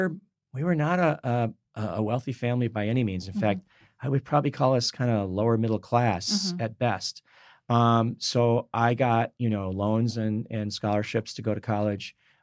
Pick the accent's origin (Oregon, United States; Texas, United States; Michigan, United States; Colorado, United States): Michigan, United States; I grew up in Michigan. Mm-hmm. And so he worked for a car parts company. There was a lot of automotive industry related businesses in Michigan, all over Michigan.